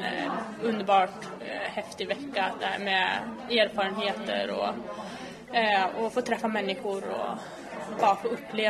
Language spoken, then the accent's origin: Swedish; Mora, Dalarna County, Sweden; jag är uppvuxen i Mora och har testat på de flesta olika sporterna här i Mora.